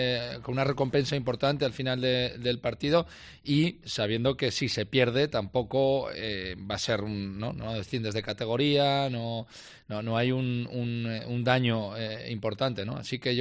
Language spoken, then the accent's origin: Spanish; El Burgo de Ebro, Aragon, Spain; Somos más del Burgo, de Ebro, sí.